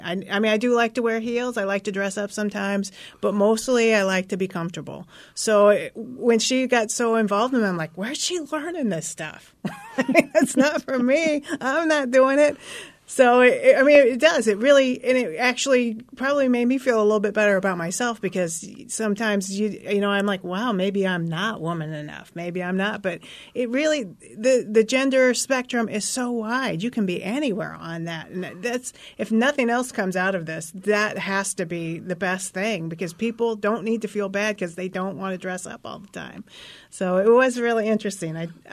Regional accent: Indiana, United States; I grew up in Indiana, and the girls had to wear dresses to school.

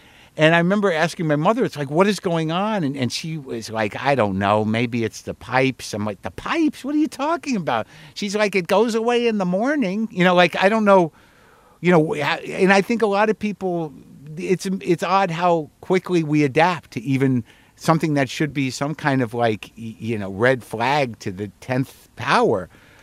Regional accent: United States

